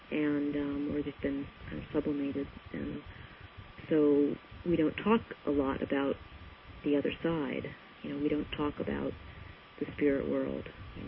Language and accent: English; East Coast, United States; I was raised on the East Coast, and I went to conservative schools, and my father was kind of a Greek version of Horatio Alger.